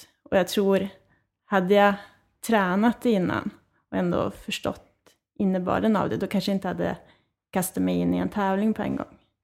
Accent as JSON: {"language": "Swedish", "town": "Överkalix", "region": "Norrbotten County", "country": "Sweden", "tie": "born or raised there", "said": "Jag är uppvuxen i Överkalix. Och där var det mest längdskidor som gällde. Sen jag pluggade i Umeå."}